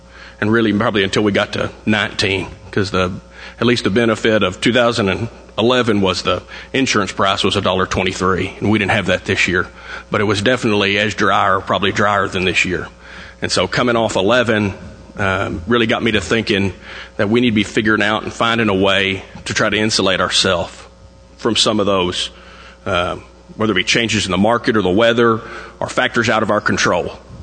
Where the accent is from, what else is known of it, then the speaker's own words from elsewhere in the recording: Ralls, Texas, United States; I'm a producer from the Rawls area in Crosby County between Rawls and the little community of Cone.